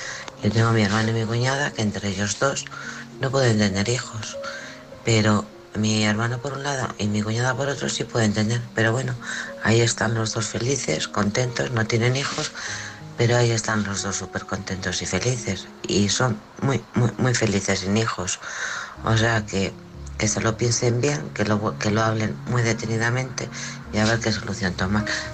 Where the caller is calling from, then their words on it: Alcorcón, Community of Madrid, Spain; de Alcorcón.